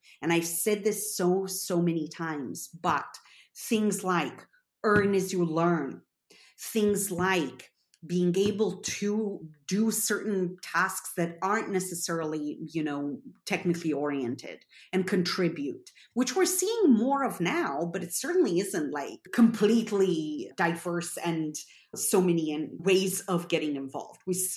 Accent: Romania; I grew up in Romania and was there, I mean, I was very young, but when the Romanian Revolution happened

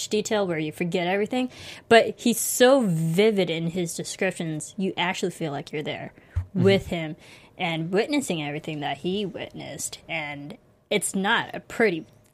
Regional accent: United States; I grew up in America. I'm, you know, pretty far removed from England and London and Ireland at that point

